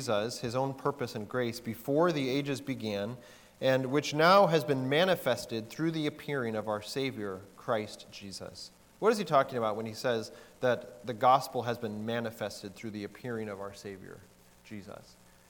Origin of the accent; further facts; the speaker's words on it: Bolingbrook, Illinois, United States; as I was growing up in Bolingbrook and in churches in that area